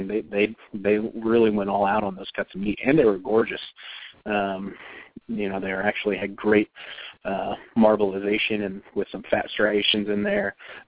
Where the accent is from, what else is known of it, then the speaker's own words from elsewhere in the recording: Kansas City, United States; Growing up in Kansas City, we grew up in such a rich barbecue culture.